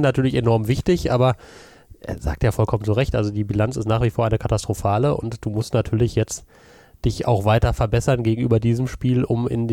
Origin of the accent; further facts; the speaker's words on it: Dortmund, North Rhine-Westphalia, Germany; Geduld bewahren, sage ich da als Dortmunder.